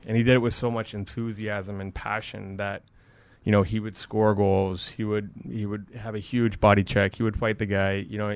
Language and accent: English; Kingston, Ontario, Canada; I actually almost bought his house in my hometown in Kingston.